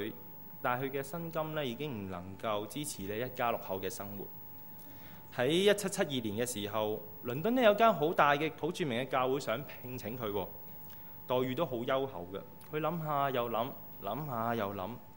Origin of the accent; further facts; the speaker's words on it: China; 下個星期都是我們中國人較為重視的農曆新年，